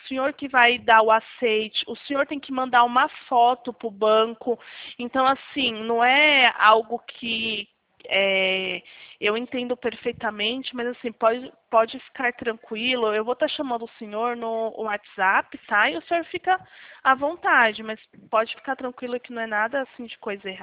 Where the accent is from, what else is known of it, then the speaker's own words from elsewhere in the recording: São Paulo, Brazil; Eu sou de São Paulo, tá?